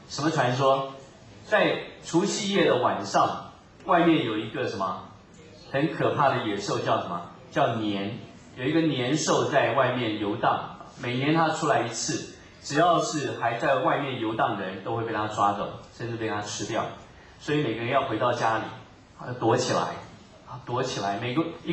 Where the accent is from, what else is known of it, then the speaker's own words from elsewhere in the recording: China; 我们中国人也有类似的习俗